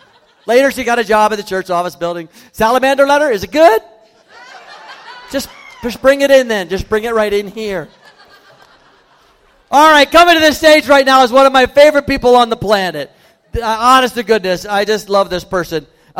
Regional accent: Philadelphia, Pennsylvania, United States; now in West Virginia, United States; I'm from Philadelphia. I live in West Virginia now. Nobody even knows where that is.

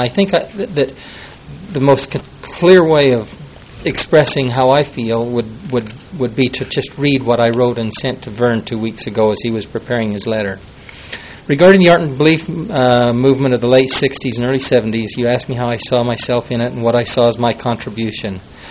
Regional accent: Utah, United States; and I was from Utah

